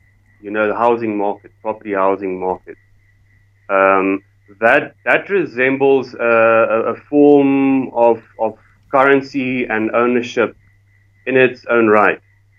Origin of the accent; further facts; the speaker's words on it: Durban, KwaZulu-Natal, South Africa; I grew up in Durban.